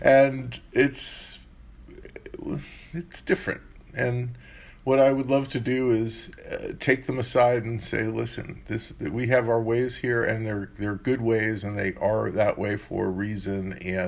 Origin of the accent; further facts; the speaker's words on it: Queens, New York, United States; I grew up in an anti-Semitic environment in New York City. I grew up in Queens, not really very far away from, not far away at all from where Donald Trump grew up.